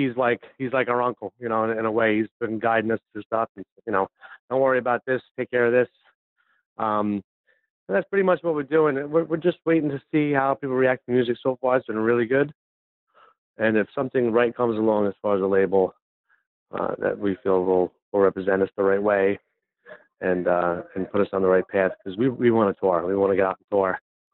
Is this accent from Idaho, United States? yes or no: no; Valley Stream, New York, United States; I did. I grew up in Valley Stream, New York.